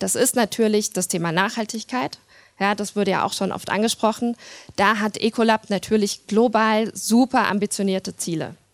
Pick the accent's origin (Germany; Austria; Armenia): Germany; Frankfurt, Hesse; ich bin aus Frankfurt, ich bin das nicht, aber Hessisch kriege ich dann auch hin.